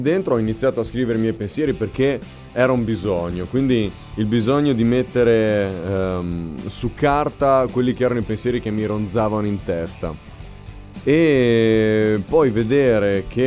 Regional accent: Drena, Trentino-Alto Adige, Italy; ciao a tutti, vengo dal Trentino, vengo da un piccolissimo paesino che si chiama Drena

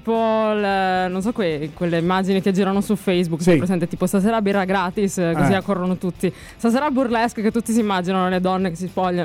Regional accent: Enna, Sicily, Italy; now in Bologna, Italy; Perché sono di Enna.

